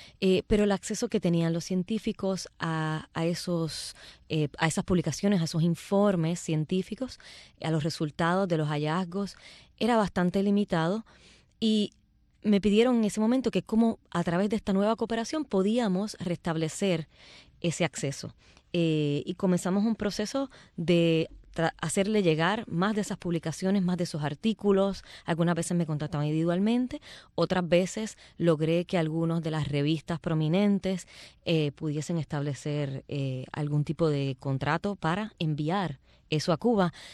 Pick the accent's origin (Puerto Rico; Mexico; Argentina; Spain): Puerto Rico; mi interés mayor como caribeña, como puertorriqueña